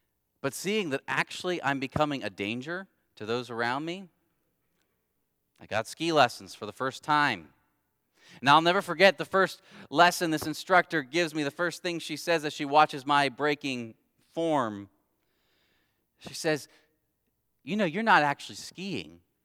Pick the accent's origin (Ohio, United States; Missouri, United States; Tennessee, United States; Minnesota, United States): Ohio, United States; Growing up in Ohio, I never skied, wasn't on the radar.